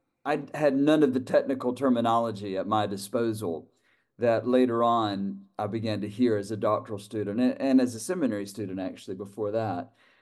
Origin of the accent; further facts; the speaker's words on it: United States; now in Cambridge, United Kingdom; I'm from the U.S. And my accent gives me away, of course, over here in Cambridge. I've been here for 2 years, a little over 2 years. But I've been in the UK for 12 years. I am a Baptist minister in an Anglican world.